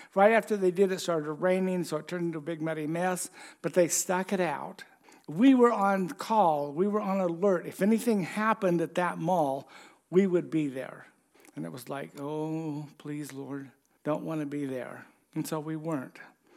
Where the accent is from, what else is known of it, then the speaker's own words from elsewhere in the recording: Ogden, Utah, United States; And I grew up in Ogden, and I went to Weber High School.